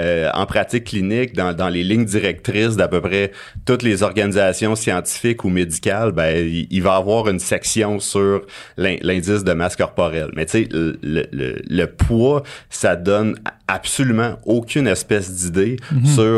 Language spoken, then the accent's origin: French; Quebec, Canada; J'ai grandi en Abitibi, puis c'était le sport qu'il fallait pratiquer.